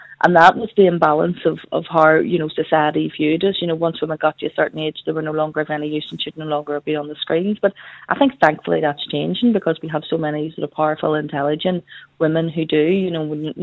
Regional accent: Belfast, Northern Ireland, United Kingdom; accent: Belfast; I get comments on my accent, I'm very Belfast

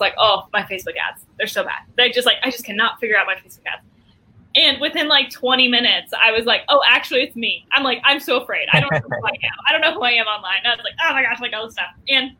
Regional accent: Arvada, Colorado, United States; I grew up in Denver. I grew up in Arvada, if you know where Arvada is.

